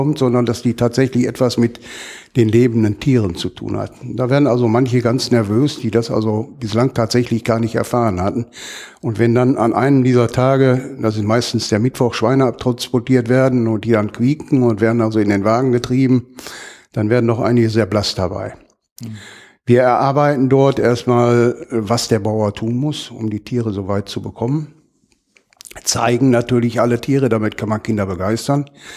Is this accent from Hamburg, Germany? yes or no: no; Gladbeck, North Rhine-Westphalia, Germany; ich bin Gladbecker, die bei uns zu Hause in Gladbeck zu finden und anzutreffen ist